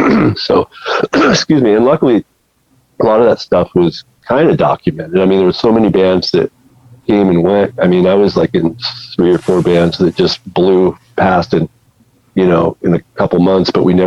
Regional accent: Eugene, Oregon, United States; also born or lived in Portland; So I grew up, I was born in Eugene, Oregon, down south, about 100 miles. And as soon as I could, I learned how to walk in Eugene.

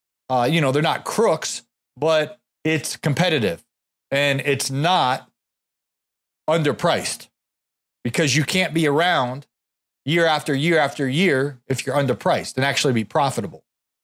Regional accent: Ohio, United States; I'm from the Big Ten, by the way. Born and raised in Ohio. Go Buckeyes.

